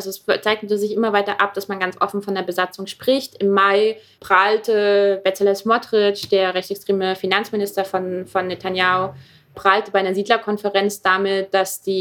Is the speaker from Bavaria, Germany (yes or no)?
no; Brandenburg, Germany; Also da, wo ich aufgewachsen bin